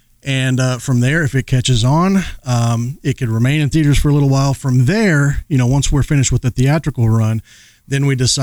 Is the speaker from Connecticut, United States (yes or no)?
no; Texas, United States; now in Nashville, United States; Yes, I'm originally from Texas. I'm a born and bred Texan, and then made it up to Nashville for songwriting.